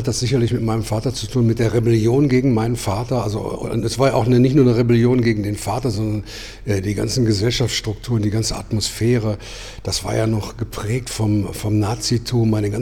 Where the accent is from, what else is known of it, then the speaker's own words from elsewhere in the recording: Lower Saxony, Germany; Ich komme aus der Gegend von Hannover-Hildesheim.